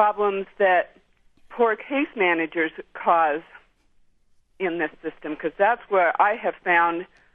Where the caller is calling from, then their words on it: Mesa, Arizona, United States; Mesa, Arizona.